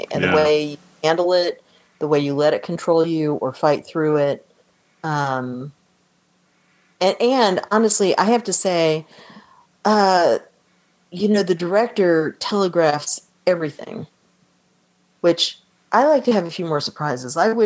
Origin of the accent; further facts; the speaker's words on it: United States; And as an American, I needed to see those fake cats, so I didn't have to worry about them anymore.